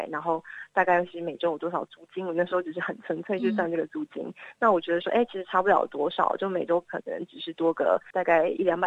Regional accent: Taiwan; 其实因为我是台湾人，所以我那时候来的时候是打工度假来的。

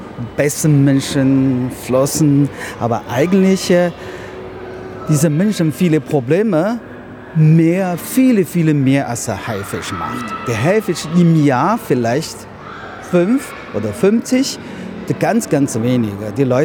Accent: China; also born or lived in Vienna / New York; Ich komme aus China, aber lange Zeit in Europa gelebt.

